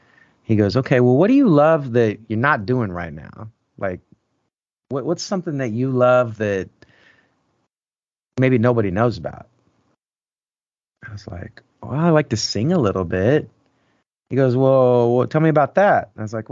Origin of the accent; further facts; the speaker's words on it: Midwest, United States; accent: country accent; I grew up in the Midwest, in the lower Midwest, so like close to the Oklahoma border. And so in the Oklahoma border, I'm going to do it right now. You can kind of hear this is how we talk.